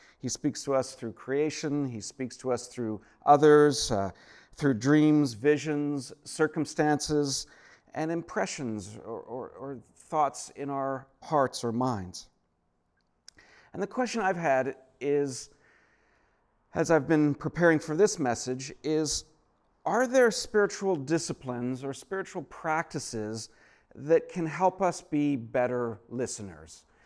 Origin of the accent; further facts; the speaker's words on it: Comox Valley, British Columbia, Canada; now in Victoria, Canada; I grew up here in the Comox Valley, spent my years up till high school